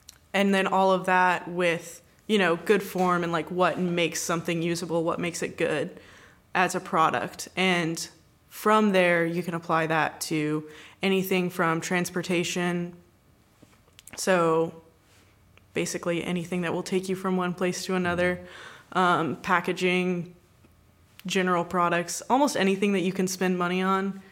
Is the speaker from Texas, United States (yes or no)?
yes; Texas, United States; now in Savannah, United States; Well, I grew up in Texas. I live in Savannah pretty much full time now.